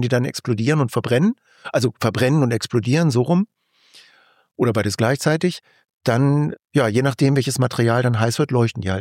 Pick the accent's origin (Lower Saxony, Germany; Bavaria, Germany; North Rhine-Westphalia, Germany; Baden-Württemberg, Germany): Lower Saxony, Germany; Ich bin ja Niedersachse.